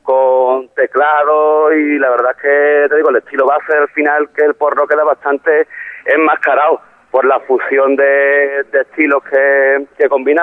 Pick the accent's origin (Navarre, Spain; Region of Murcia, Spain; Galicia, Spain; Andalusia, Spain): Andalusia, Spain; Cádiz; somos de Cádiz, pero vamos a ser puntuales para romper un poquito el tópico